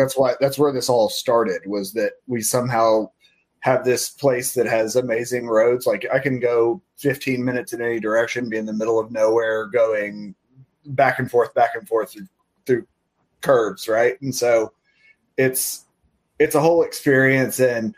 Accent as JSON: {"language": "English", "region": "Arkansas", "country": "United States", "said": "I've lived here for over 30 years, I think, at this point. You know, I'm from South Arkansas."}